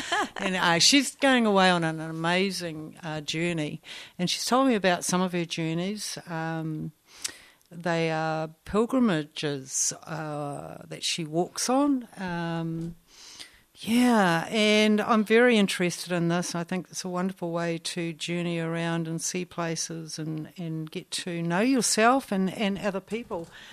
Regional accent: Scotland, United Kingdom; Hey, I'm Scottish. You didn't know that, did you?

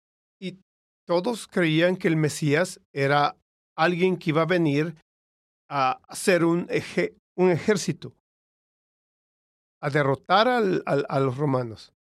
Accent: California, United States; Spanish is a second language; creciendo en California, yo me acuerdo de, tenía yo mi maestro de español

